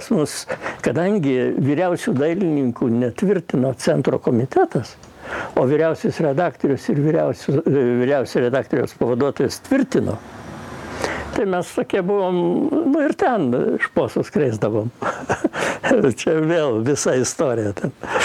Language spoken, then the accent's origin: Lithuanian; Vištytis, Marijampolė County, Lithuania; kadangi aš iš Vištyčio, gimęs Vištytyje, nu, tai ten mano tėviškė